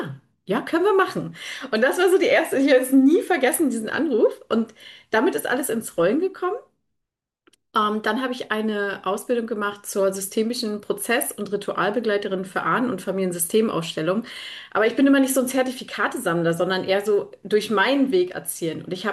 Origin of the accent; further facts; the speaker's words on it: Berlin, Germany; bin in Berlin geboren, aber irgendwie mehr auf dem Dorf als wirklich tatsächlich in der City.